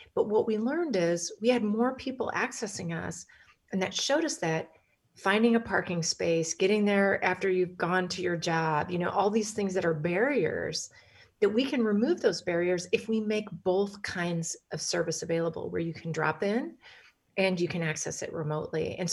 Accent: Wyoming, United States; And the same is true in my home state of Wyoming

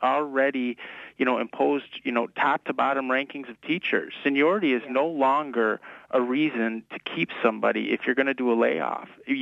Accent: Oscoda, Michigan, United States; I'm from Oscoda. I went to school in Oscoda, and I've been in different places, but I'm back now.

